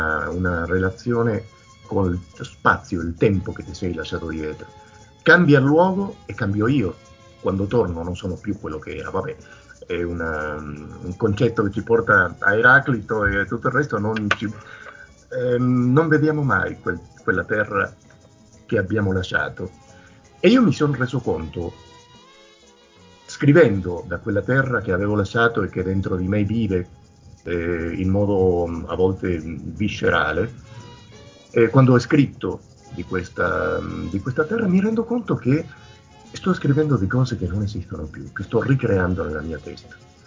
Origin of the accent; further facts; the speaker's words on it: Uruguay; moved away; vengo dall'America Latina, precisamente dall'Uruguay.